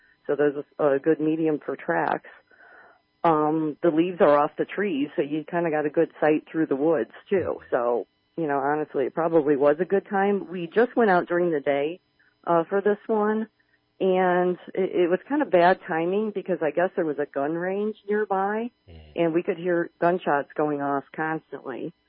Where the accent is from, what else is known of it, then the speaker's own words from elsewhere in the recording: Chicago, Illinois, United States; You know, we're from Chicago, so the elevation was just, you know, kicking our butts.